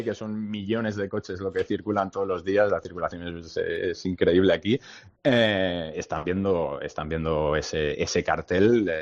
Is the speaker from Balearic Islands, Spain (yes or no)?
no; Barcelona, Catalonia, Spain; born there; moved away; Dices, de España, he nacido en Barcelona, tal.